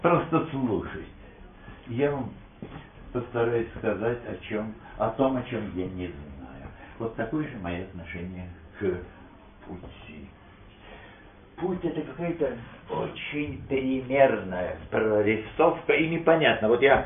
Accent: Moscow, Russia; born there; moved away as an adult; я родился в Москве в 1929 году, уехал из того же города в 74-м в возрасте 45

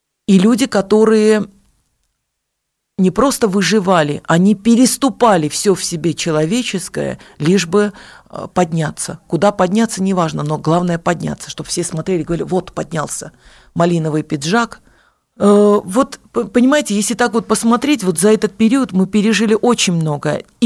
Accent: Yerevan, Armenia; Russian is a second language; now in Russia; я вот когда из Армении приехала сюда, в Россию, о плохом прошлом не любят вспоминать, но плохое прошлое – это есть ты сам. Потому что любое прошлое нас сотворяет такими, какими мы являемся сегодня. Это блокадный Ереван

